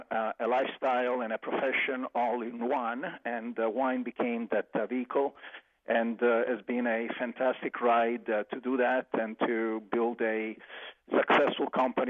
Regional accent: Italy; moved away as an adult; now in United States; I was born and raised in Italy and then came to the United States to go to school and then graduate school

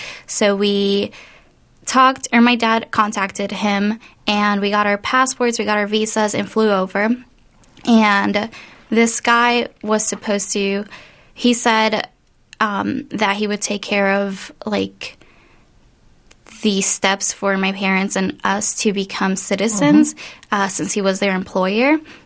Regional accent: Colombia; moved away; yeah. And I am from Colombia. My family and I moved here in early 2000.

